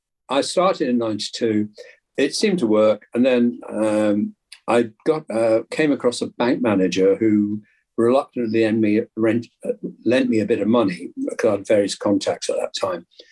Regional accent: Scotland, United Kingdom; I could hardly understand him. And I'm from Scotland

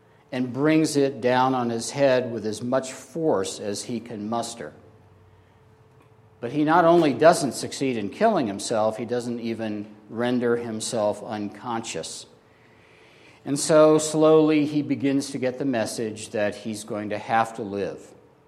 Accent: Missouri, United States; I'm not a fan of the Klan, but growing up in Missouri, I knew people who were.

